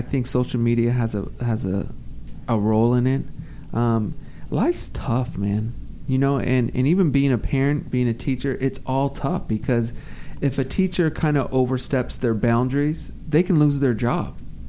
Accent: California, United States; Well, so, I mean, I'm from California. I'm not from the South, so I don't know all the facts and histories of Confederate flag

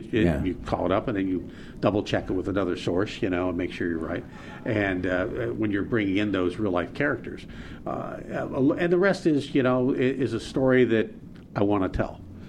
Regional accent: Sylmar, California, United States; also born or lived in Pittsburgh; I grew up in San Fernando and Sylmar when we moved out from Pittsburgh.

